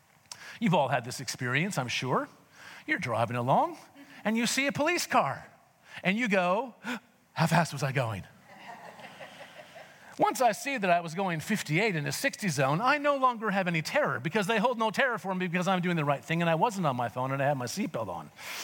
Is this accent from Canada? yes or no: yes; Canada; now in Australia; I'm from Canada. I am more Canadian in Australia than I ever was in Canada.